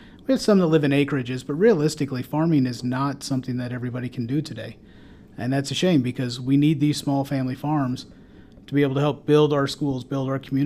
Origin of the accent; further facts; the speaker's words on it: Anita, Iowa, United States; when I was a kid, I grew up in Anita, and there was a lot of people in my class who were farmers.